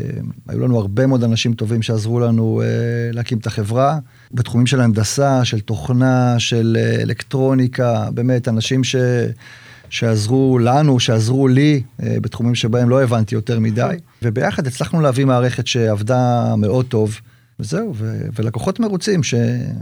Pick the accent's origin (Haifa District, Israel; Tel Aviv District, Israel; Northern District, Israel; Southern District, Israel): Haifa District, Israel; Hadera; אנחנו במקור מחדרה